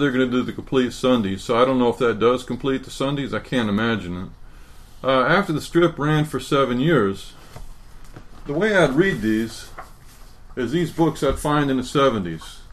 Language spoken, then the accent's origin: English; Texas, United States; I was growing up in Texas. The newspaper there, they ran it